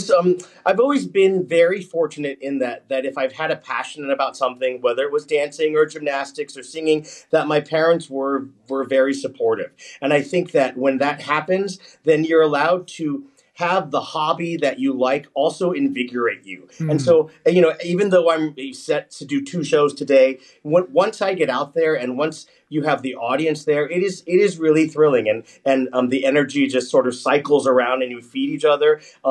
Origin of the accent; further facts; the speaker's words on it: United States; I grew up in the United States.